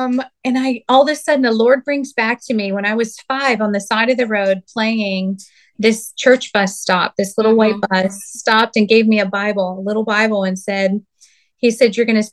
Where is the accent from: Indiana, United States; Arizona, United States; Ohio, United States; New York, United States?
Ohio, United States; Youngstown; And this was in Youngstown. So I grew up in Youngstown.